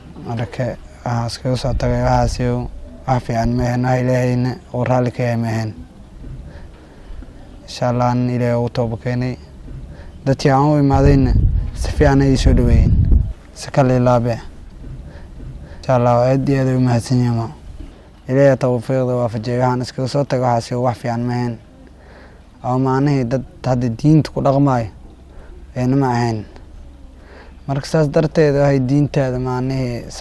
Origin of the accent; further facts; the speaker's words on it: Mogadishu, Banaadir, Somalia; Waxaan ka imaaday dowladda Rada Muqdisho.